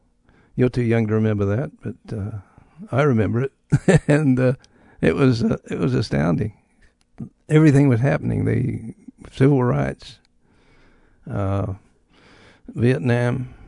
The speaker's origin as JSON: {"language": "English", "town": "Adelaide", "region": "South Australia", "country": "Australia", "lives_now": "Santa Fe, United States", "said": "Australia. Adelaide, Australia."}